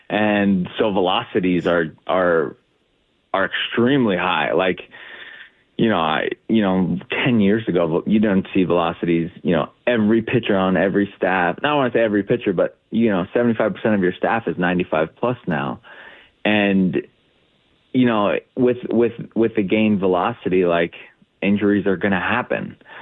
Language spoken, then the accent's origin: English; Florida, United States; I grew up in South Florida. Like, that's probably my favorite place to go back and visit.